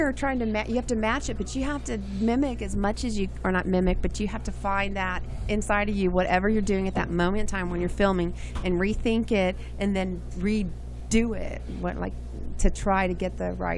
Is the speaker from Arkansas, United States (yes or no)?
no; Devine, Texas, United States; Well, growing up in Texas and Devine, everyone there has been so supportive.